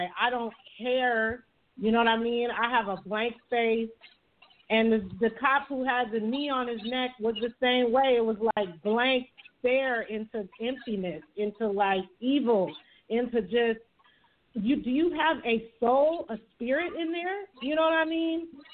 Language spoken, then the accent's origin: English; Oakland, California, United States; like I said, I'm from Oakland, like when Oscar Grant happened right out here.